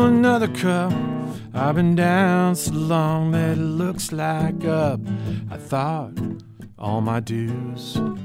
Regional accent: Midwest, United States; I grew up in the Midwest, and so you're going to get, you know, a lot of that kind of gritty Midwestern rock

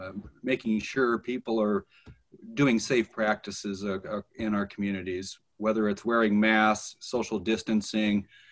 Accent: Eugene, Oregon, United States; born there; So I have been in the community when I was born in Eugene and understand a lot about it.

